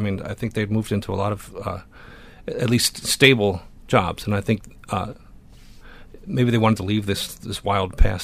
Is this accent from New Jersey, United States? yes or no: no; Philadelphia, Pennsylvania, United States; I grew up in Philadelphia, which is not too far from that area.